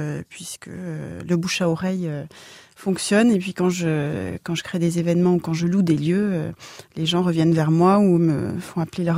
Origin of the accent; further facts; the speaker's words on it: Nouvelle-Aquitaine, France; also born or lived in Paris; et je reviens dans mon pays natal en tant que basco-bordelaise